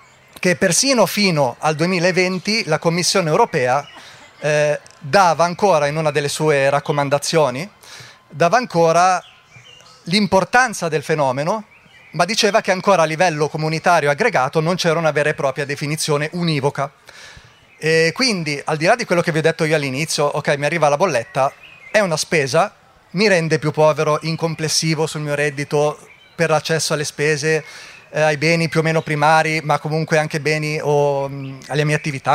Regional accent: Milan, Lombardy, Italy; Io poi sono milanese, ascoltatore della radio

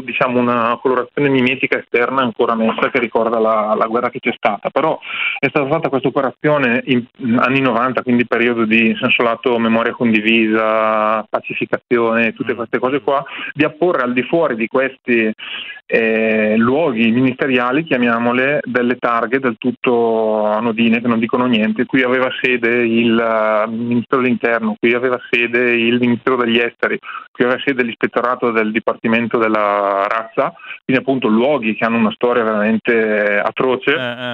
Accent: Lombardy, Italy; quando ci chiedono da dove venite, dobbiamo sempre dirgli da vicino a Salò e fare il sorrisino.

